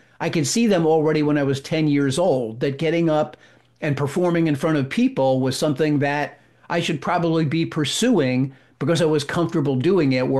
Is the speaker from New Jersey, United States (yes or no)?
yes; New Jersey, United States; I was in some local summer camp where I grew up in New Jersey.